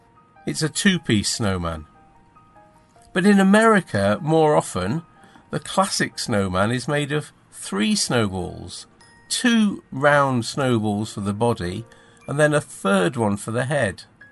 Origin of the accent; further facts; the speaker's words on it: England, United Kingdom; Our snowman, the one I grew up with in England, starts with one big ball for the body.